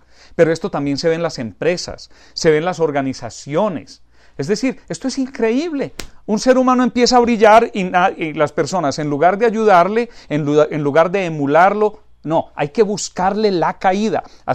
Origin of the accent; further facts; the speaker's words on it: Colombia; Mira, sin ir muy lejos, en mi país, Colombia, yo siento vergüenza.